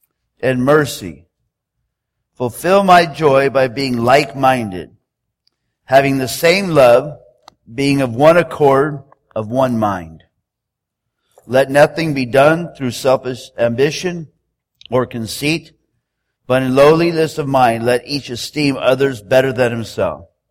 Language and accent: English; San Diego, California, United States; Because I'm from San Diego. I'm a Charger fan.